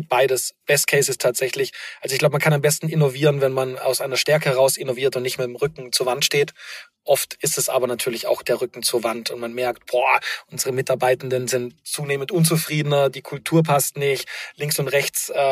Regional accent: Baden-Württemberg, Germany; ich bin gebürtiger Oberschwabe

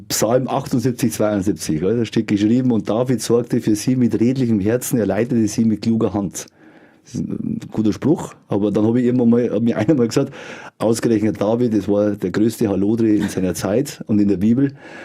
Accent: Fuchsmühl, Bavaria, Germany; Bei uns in Fuchsmühl ist … das Lied gewesen. Das ist die Hymne, letztendlich in der Kirche war.

